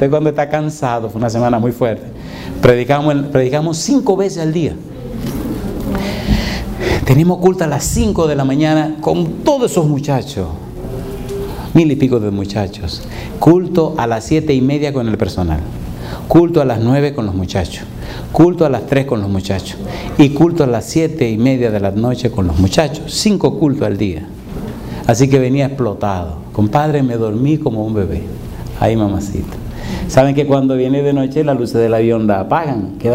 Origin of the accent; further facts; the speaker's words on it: Ñaña, Lima, Peru; yo vengo de aquí, de la Universidad de Lima, de Perú, de aquí de Ñaña.